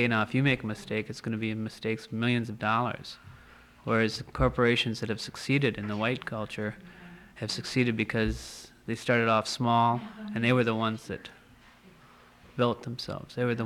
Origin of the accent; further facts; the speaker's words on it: Wisconsin, United States; now in Alaska, United States; Wisconsin.